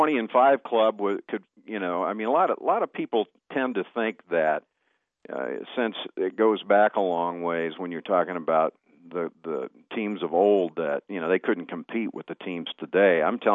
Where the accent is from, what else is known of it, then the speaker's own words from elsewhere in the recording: Lincoln, Nebraska, United States; I grew up in Lincoln